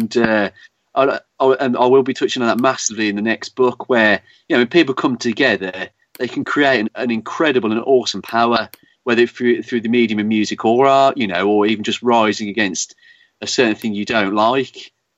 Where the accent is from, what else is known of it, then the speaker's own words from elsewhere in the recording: Birmingham, West Midlands, United Kingdom; also born or lived in Torquay; No, Birmingham.